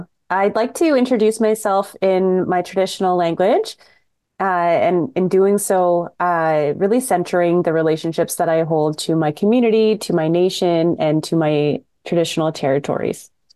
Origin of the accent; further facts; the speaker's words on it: Toronto, Ontario, Canada; I was born and raised in Takaranto, Toronto, and call Toronto home, even though my family comes from Northern Ontario.